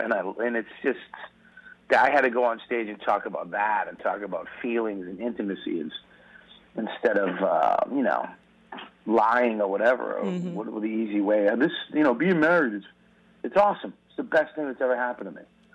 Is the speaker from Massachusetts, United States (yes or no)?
yes; Boston, Massachusetts, United States; accent: Boston mixed with New York; You can tell where I come from because of my crappy Boston accent mixed with some high-bred New York accent.